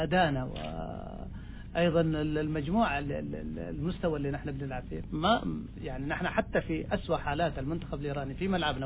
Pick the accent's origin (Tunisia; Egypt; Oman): Oman; نحن كلاعبين عمانيين